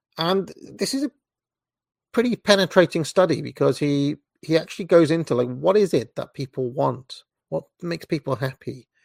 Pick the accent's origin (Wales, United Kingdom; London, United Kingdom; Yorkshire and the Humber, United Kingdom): Wales, United Kingdom; fellow Welshman. I grew up in Wales, of course. My mother is Welsh